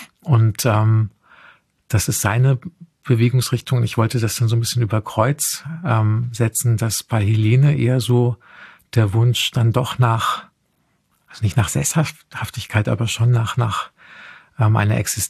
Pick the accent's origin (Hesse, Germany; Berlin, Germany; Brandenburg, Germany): Hesse, Germany; Frankfurt; also born or lived in Offenbach; meine Kindheit in Frankfurt und Offenbach